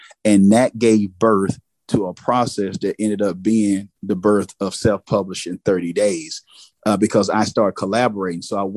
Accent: Texas, United States; accent: Southern drawl; Northeast Texas, man. Country. You know, you can hear the Southern drawl like … in my voice or whatnot, Southern gent. But with that being said, I grew up in a rural area

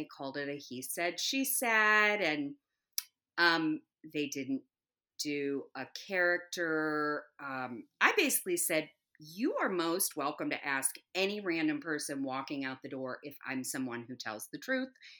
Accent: Louisville, Kentucky, United States; coming home to Louisville, Kentucky. I started at my hometown institution, University of Louisville

